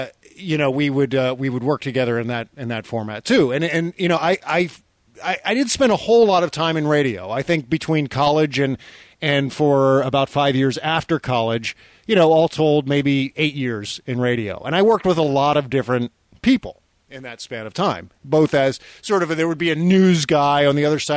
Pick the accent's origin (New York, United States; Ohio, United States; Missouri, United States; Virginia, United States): Virginia, United States; we're both from the Washington, D.C. area. We grew up literally within about a mile of each other